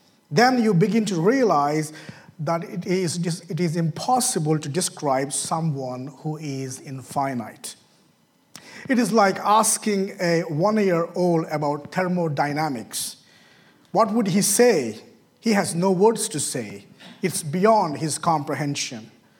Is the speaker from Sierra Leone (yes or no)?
no; India; English is a second language; moved away as an adult; now in United States; I'm originally from India, and I pastored a church back home for 10 years, and we as a family moved to the U.S. In 2021 in the month of August